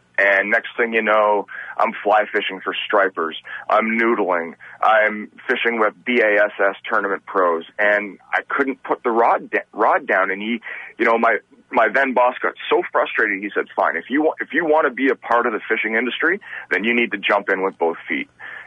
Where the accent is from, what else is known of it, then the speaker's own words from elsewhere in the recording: Toronto, Ontario, Canada; I'm from Toronto, Canada.